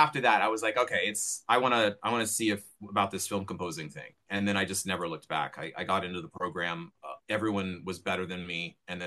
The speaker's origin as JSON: {"language": "English", "town": "Monterey", "region": "California", "country": "United States", "tie": "born or raised there", "said": "So I grew up in Monterey, where Monterey Jazz Festival is a huge thing"}